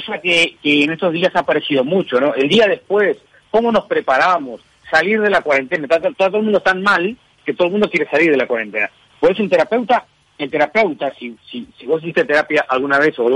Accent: Uruguay; estamos viviendo algo que es insólito como humanidad o como uruguayo

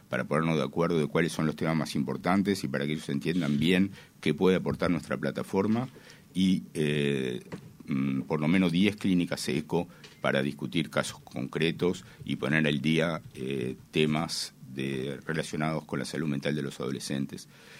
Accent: Uruguay; fue un gran honor como uruguayo, como médico uruguayo

